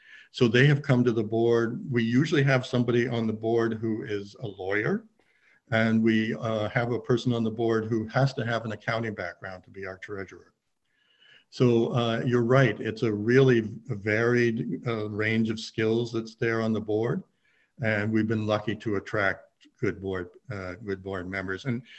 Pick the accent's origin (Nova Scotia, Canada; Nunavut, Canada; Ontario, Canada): Ontario, Canada; Perth; born there; I was born in Perth. I moved away from Perth and came back.